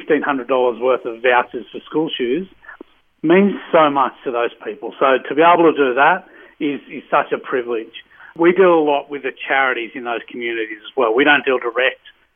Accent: Orange, New South Wales, Australia; I'm from Orange.

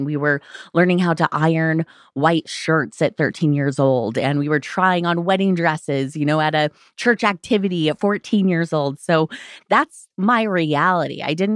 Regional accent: Utah, United States; And my entire childhood, I grew up in Utah, so just in the thick of Mormonism.

